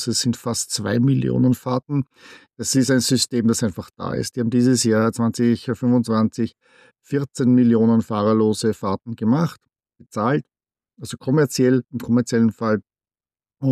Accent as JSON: {"language": "German", "region": "Vienna", "country": "Austria", "lives_now": "United States", "said": "ich bin ursprünglich aus Wien. Das hört das vielleicht noch an dem leichten Akzent."}